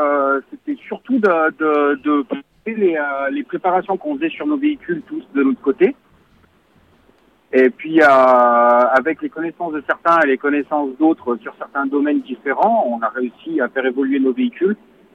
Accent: Saint-Laurent-du-Pont, Auvergne-Rhône-Alpes, France; moi je suis natif de Saint-Laurent.

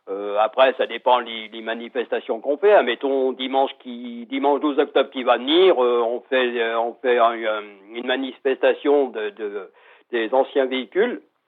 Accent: Pont-de-Beauvoisin, Auvergne-Rhône-Alpes, France; Bah, moi, je suis de Pont-de-Beauvoisin.

